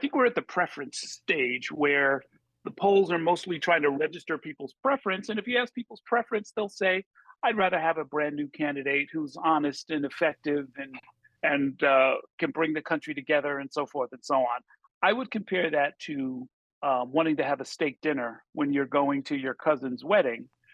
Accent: New Rochelle, New York, United States; because I grew up in Westchester, in New Rochelle.

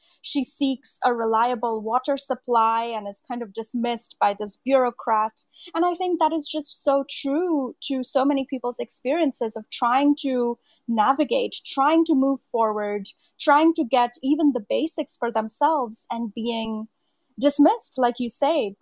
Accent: India; now in United States; You know, I grew up in India. And so even though I moved to the US, I was keeping an eye on what was happening in India.

